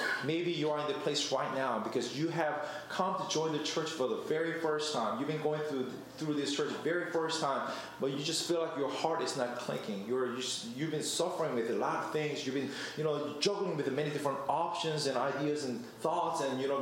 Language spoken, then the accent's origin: English; Honduras; moved away as an adult; now in United States; my father is a missionary, so I grew up in Honduras. Ever since I was 12, I grew up in Honduras, and si hablo español, I speak Spanish, right?